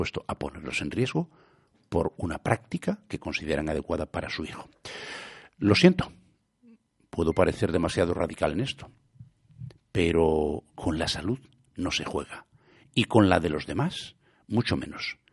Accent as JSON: {"language": "Spanish", "region": "Galicia", "country": "Spain", "said": "¿de verdad somos conscientes los gallegos de la importancia que tiene el revestimiento de nuestra casa"}